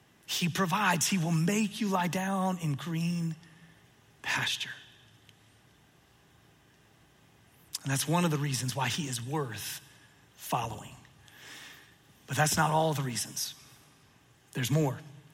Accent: Atlanta, Georgia, United States; It was 20 below zero. Y'all, I'm from Atlanta. It doesn't work.

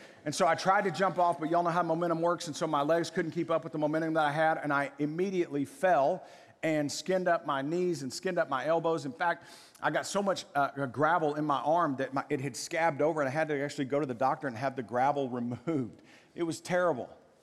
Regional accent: Waco, Texas, United States; I can remember growing up in Waco, spending the night at a friend's house

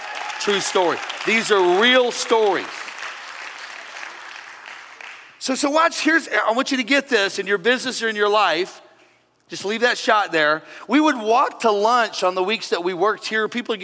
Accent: Missouri, United States; I'm from Missouri.

